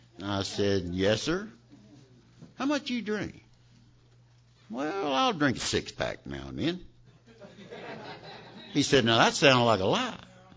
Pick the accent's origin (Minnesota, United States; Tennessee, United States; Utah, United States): Tennessee, United States; I come from a long line of visionaries. We're from Tennessee.